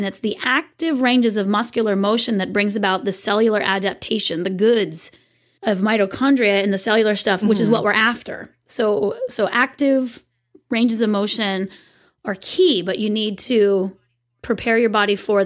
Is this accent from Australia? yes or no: no; California, United States; I am such a Californian.